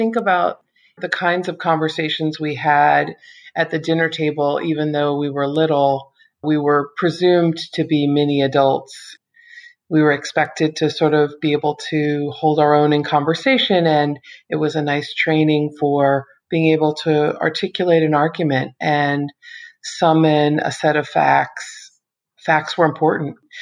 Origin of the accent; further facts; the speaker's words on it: Maryland, United States; also born or lived in Philadelphia / North Carolina / Washington; I grew up in Maryland and went to school in Philadelphia and then worked in North Carolina, eventually came back to cover Congress in Washington and then began working for the Post.